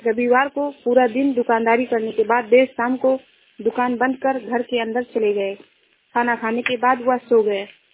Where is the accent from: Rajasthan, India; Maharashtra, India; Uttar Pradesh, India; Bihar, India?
Uttar Pradesh, India; Shravasti; मैं जिला श्रावस्ती से हूँ।